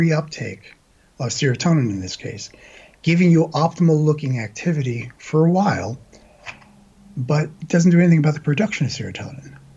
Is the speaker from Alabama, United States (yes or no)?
no; Brooklyn, New York, United States; accent: Brooklyn; So, yes, I'm from Brooklyn, okay? And I know you guys love the Brooklyn accent. And I'm like, I spent 30 years getting rid of it.